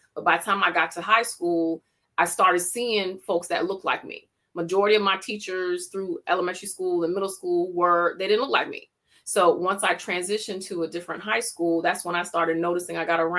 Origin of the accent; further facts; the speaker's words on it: Florida, United States; So for me, growing up in South Florida in the 80s at the time, I was surrounded by a lot of people that didn't really look like me.